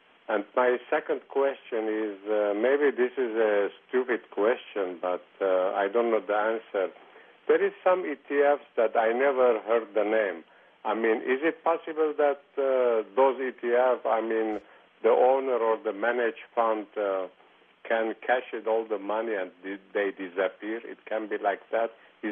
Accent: Pasadena, United States; I am from Pasadena.

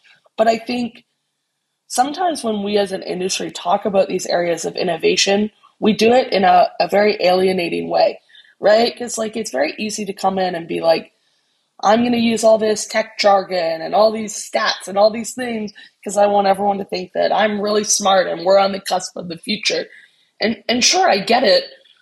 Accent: Canada; also born or lived in New York; now in Singapore; And I love New York, though I'm a Canadian. I'm told my accent has been lost a little bit by my family.

